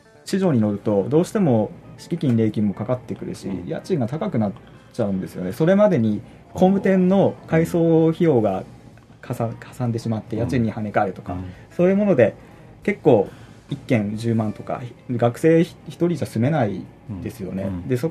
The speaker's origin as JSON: {"language": "Japanese", "region": "Aomori", "country": "Japan", "said": "はい、僕は青森県出身"}